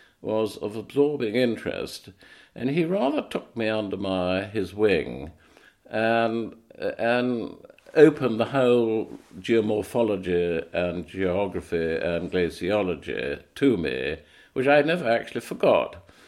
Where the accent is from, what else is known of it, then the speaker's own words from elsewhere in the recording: Knutsford, North West England, United Kingdom; born there; I was born in 1931 in Knutsford, actually.